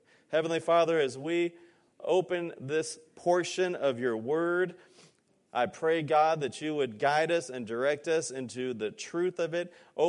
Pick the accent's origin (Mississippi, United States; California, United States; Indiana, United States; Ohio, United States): California, United States; Los Angeles; I grew up in California. Probably half of my friends or more were Jewish growing up where I grew up in Los Angeles.